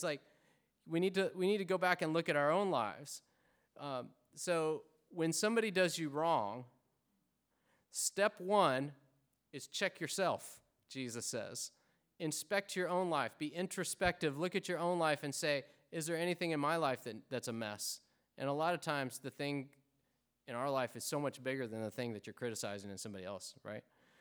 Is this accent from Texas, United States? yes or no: no; Arkansas, United States; I'm from Arkansas, and I can't even remember the right way to say it.